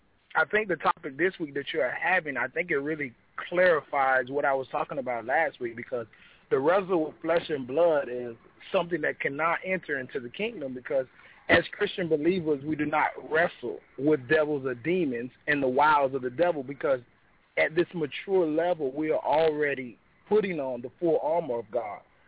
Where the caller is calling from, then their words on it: Fort Lauderdale, Florida, United States; I'm also calling from Florida, Fort Lauderdale.